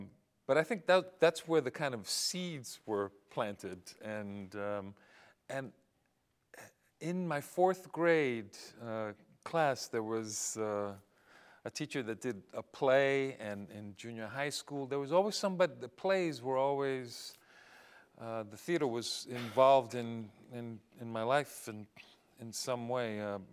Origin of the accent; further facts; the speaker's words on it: New York City, New York, United States; also born or lived in Puerto Rico; Well, because of family dynamics, we tended to move around a lot. So I basically lived all over five boroughs of New York City and spent a fair amount of time in Puerto Rico, where my mother's from, also 2 or 3 years.